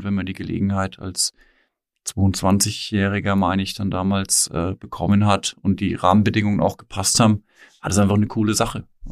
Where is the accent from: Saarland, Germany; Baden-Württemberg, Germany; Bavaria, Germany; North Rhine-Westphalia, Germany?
Bavaria, Germany; Münnerstadt; Nee, ich wohne jetzt in Althausen. Ich bin aber in Münnerstadt groß geworden.